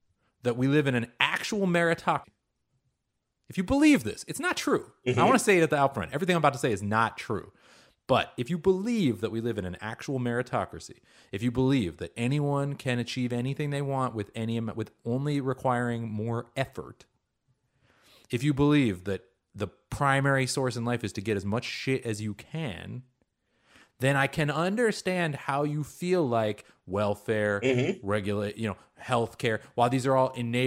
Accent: Seattle, Washington, United States; Like I said, I grew up in Seattle. Oregon is wild.

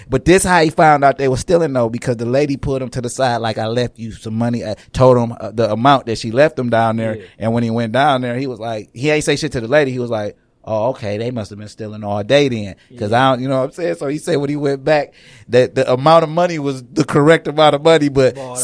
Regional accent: Michigan, United States; If you love where you from, like I love where I'm from, just stay where you from. This day, I'm from Michigan. Even with that, I don't want to live nowhere else.

